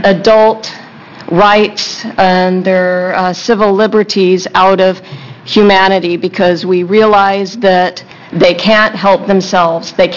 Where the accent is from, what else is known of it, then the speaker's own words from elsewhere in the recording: Oregon, United States; I'm from Josephine County.